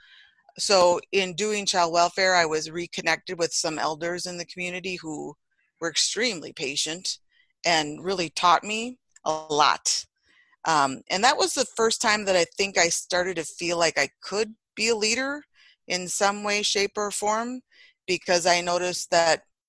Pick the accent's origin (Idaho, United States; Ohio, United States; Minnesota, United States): Minnesota, United States; Federal Dam; Growing up in Federal Dam, Minnesota, on the Leech Lake Reservation, population 106.